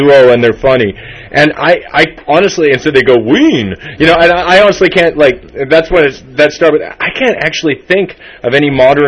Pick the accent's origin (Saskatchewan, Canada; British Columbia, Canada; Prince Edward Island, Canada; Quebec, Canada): British Columbia, Canada; Fort St. John; I'm from Fort St. John. I spent 19 years there.